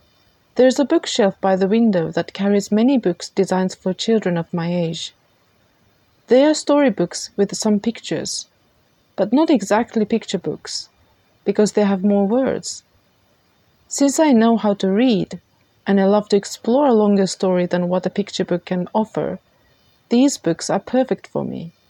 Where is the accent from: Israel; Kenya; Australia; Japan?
Japan; August is a festival month in Japan, and in my hometown as well, the famous annual Tanabata Festival started this weekend.